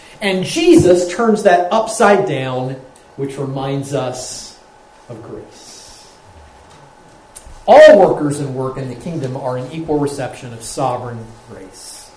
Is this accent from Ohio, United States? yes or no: yes; Cincinnati, Ohio, United States; My hometown team is a part of that today in football. If the Bengals beat the Chiefs have to stay home in Kansas City.